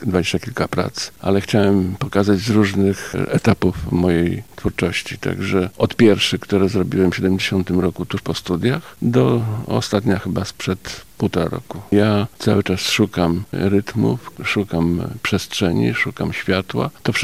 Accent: Lublin, Lublin Voivodeship, Poland; born there; wróciliśmy do Lublina, bo jestem urodzony w Lublinie

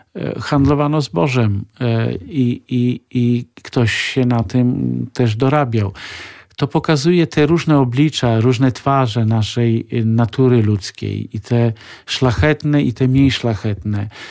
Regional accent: Biały Bór, West Pomeranian Voivodeship, Poland; moved away as an adult; now in Lublin, Poland; Tak, moje rodzinne strony to środkowe Pomorze, miejscowość Biały Bór, tam się urodziłem i tam spędziłem dzieciństwo.

